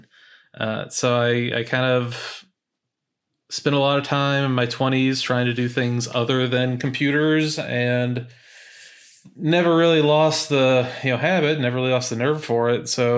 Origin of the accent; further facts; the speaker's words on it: Kentucky, United States; Eastern Kentucky.